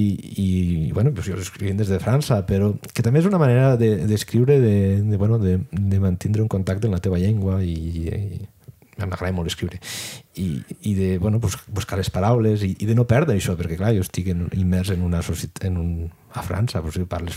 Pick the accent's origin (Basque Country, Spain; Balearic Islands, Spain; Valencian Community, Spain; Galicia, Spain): Valencian Community, Spain; accent: Valencian; also born or lived in Catalonia; el meu valencià pues, és el que també clar, he estat vivint molts anys a Catalunya, també sí, té influències de moltes coses, però també tendís a ser localista, no?